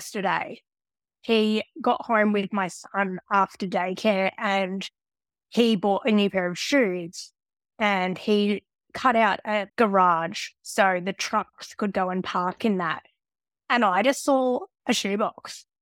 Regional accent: Melbourne, Victoria, Australia; So when I was a child, we grew up in Melbourne.

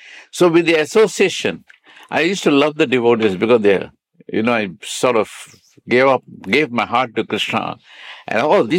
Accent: Italy; Well, let me tell you, because I grew up in Italy, in the West.

